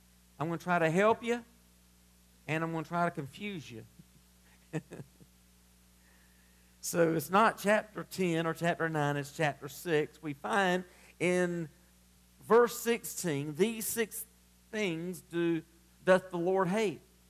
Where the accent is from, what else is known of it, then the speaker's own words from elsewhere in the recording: United States; I'm an American, and I love America.